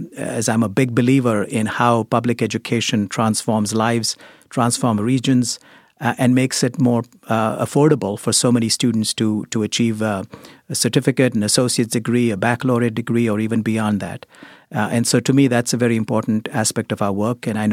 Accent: India; back when I was growing up in India, there were really only two options that were considered respectable.

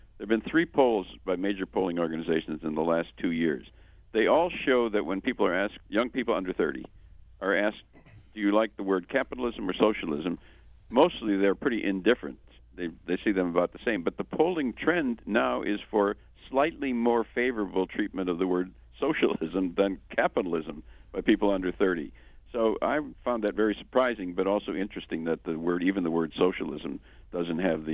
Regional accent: Wisconsin, United States; I'm from Wisconsin originally. And I was a young kid when Joe McCarthy

